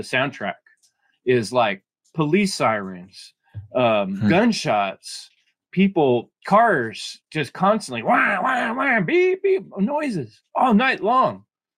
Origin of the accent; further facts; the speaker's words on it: California, United States; For many years of my life, like growing up in the Bay Area, got an hour of solid traffic on freeways